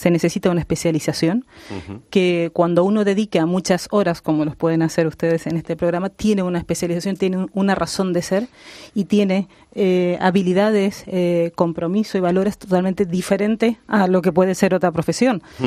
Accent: Mendoza, Argentina; now in Spain; De Mendoza.

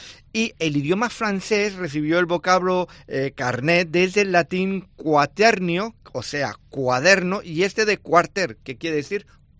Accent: Catalonia, Spain; Sí, los que somos catalanes, pero que también de esto decimos carnet, ¿no?

